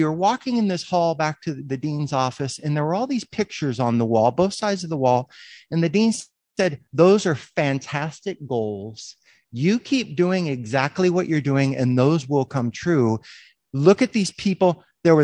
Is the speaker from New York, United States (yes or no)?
no; Huntington Beach, California, United States; I'm from Huntington Beach originally